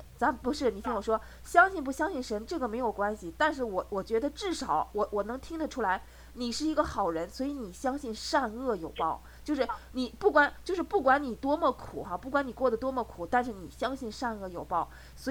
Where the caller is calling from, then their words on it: United States; 对，我是从美国打。